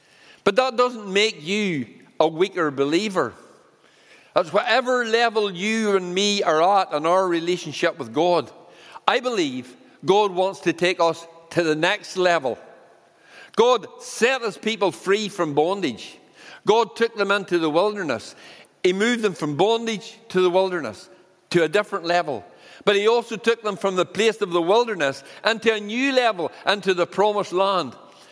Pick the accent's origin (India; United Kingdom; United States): United Kingdom; Cloughmills, Northern Ireland; And Stuart was from Clough Mills. And I was from Clough Mills.